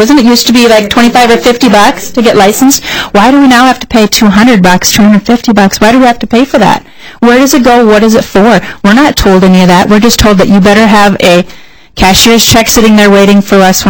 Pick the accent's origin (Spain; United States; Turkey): United States; White Earth Reservation, Minnesota; I'm from the White Earth Reservation. I don't announce that to my whole wide world. So those of you that are here, you're learning that. I'm Native.